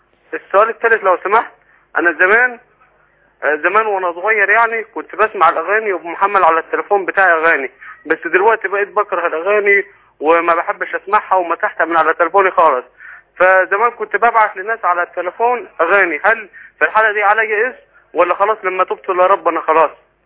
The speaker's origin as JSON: {"language": "Arabic", "country": "Egypt", "lives_now": "Jordan", "said": "أنا مصري شغال في الأردن"}